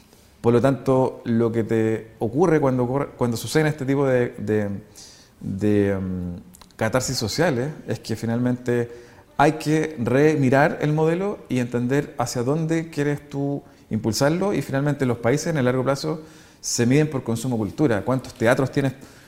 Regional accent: Chile; tiene un nivel de consumo de cultura muy superior al que tenemos nosotros en Chile

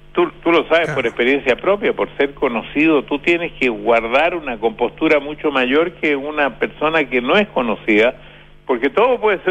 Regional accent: Chile; born there

